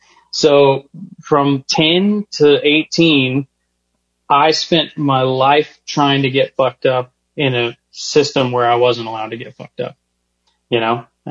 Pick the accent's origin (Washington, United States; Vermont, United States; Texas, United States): Texas, United States; Midland; I grew up in Midland, Texas.